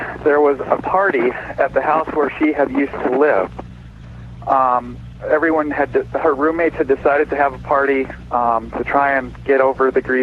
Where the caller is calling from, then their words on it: Seattle, Washington, United States; I'm calling from Seattle, KBI.